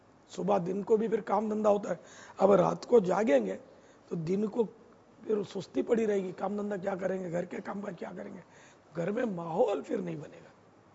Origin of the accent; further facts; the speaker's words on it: Karachi, Sindh, Pakistan; یہ پنجاب میں تو کم ہے رات جاگنے کا رجحان, ہمارے شہر میں زیادہ ہے باب المدینہ